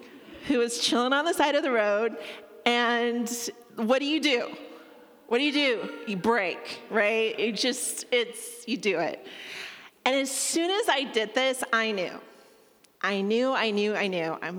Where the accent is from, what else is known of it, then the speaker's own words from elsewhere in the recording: California, United States; I grew up in California, driving on the 210 freeway